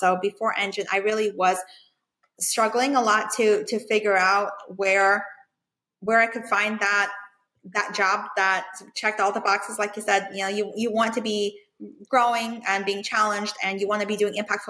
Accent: Ukraine; now in United States; I'm from Ukraine.

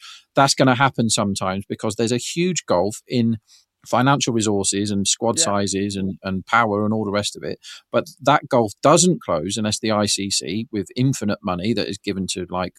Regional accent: England, United Kingdom; which is why, even as an Englishman

